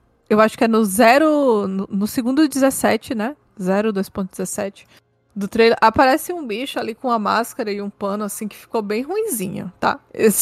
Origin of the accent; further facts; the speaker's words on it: Brazil; Eu sou brasileira.